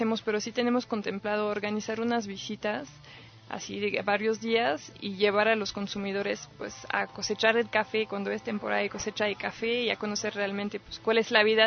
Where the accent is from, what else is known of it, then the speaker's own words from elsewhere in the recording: France; Por ejemplo, yo soy francesa, entonces pues voy a citar más lo de Francia.